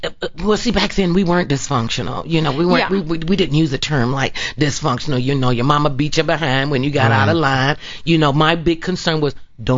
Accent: Cleveland, Ohio, United States; Cleveland, Ohio.

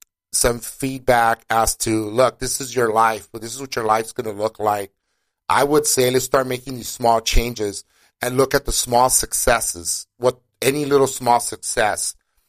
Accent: Lincoln Heights, United States; I grew up in a neighboring city in Lincoln Heights.

